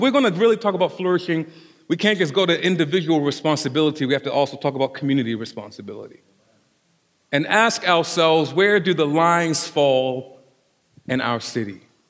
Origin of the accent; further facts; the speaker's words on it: Baltimore, Maryland, United States; When I was a young boy, I grew up in South Baltimore, grew up in Cherry Hill. And if you know anything about Cherry Hill, it is predominantly African American.